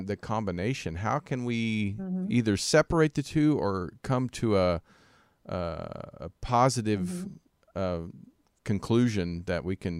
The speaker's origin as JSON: {"language": "English", "region": "Kansas", "country": "United States", "tie": "born or raised there", "lives_now": "California, United States", "said": "You know, I grew up in Kansas, the Bible Belt, and it's all about church and religion and Jesus."}